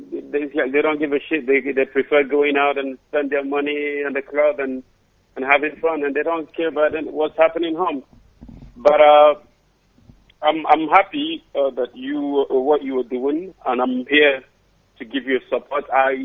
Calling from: Geneva, Switzerland; I'm calling from Switzerland, Geneva to be precise.

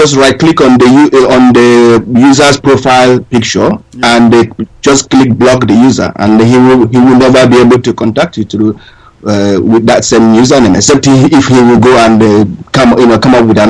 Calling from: New Zealand; I'm calling you from New Zealand.

